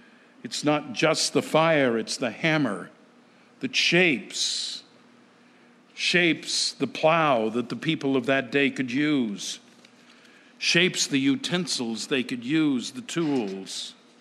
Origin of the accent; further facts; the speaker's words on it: Colorado, United States; I grew up in Colorado, and in the mining districts of Colorado still, you'll find the ruins of what were called stamp mills.